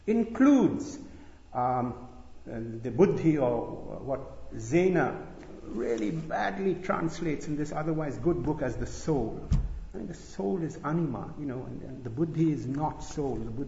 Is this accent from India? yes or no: yes; India; I, as you know, I was sort of born and brought up in India